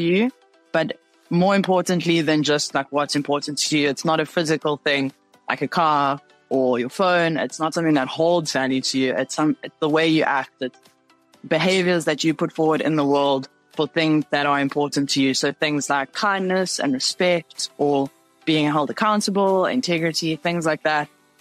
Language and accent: English; South Africa; as you heard, and I've been in yachting for about 2 years. I'm from South Africa.